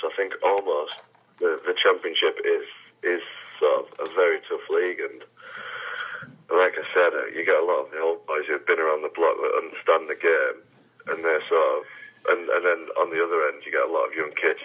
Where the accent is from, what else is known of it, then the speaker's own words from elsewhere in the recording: Yorkshire and the Humber, United Kingdom; growing up in Yorkshire, has been absolutely fantastic.